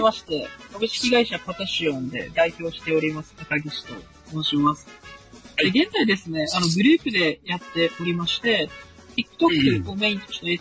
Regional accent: Mie, Japan; also born or lived in Yamanashi; 山梨で生まれて、三重で育ちまして、東京に帰ってきて

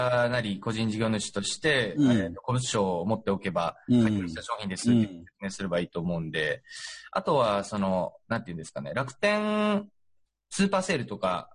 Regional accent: Okayama, Japan; で、僕の地元が岡山なんですけど

